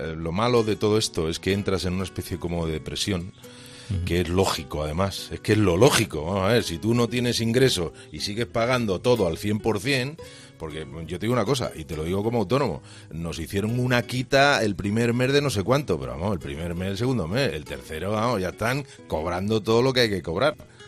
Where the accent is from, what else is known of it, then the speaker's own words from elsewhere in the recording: Spain; soy español por los cuatro costados